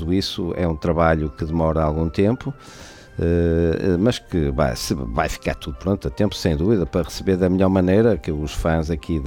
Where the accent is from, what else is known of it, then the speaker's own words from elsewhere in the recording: Norte, Portugal; e ainda por cima somos nortenhos, somos minhotos.